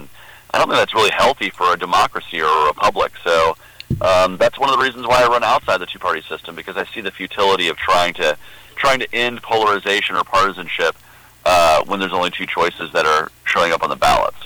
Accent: Georgia, United States; Like my home state of Georgia, you got to get 20% of the vote.

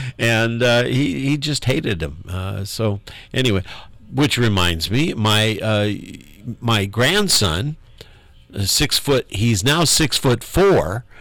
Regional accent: South Bend, Indiana, United States; also born or lived in Valparaiso; I grew up in South Bend, Indiana.

